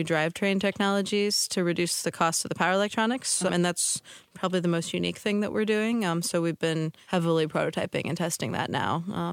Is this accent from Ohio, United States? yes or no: yes; Ohio, United States; now in St. Louis, United States; I grew up in Ohio. I went to engineering school at Olin College of Engineering in Boston.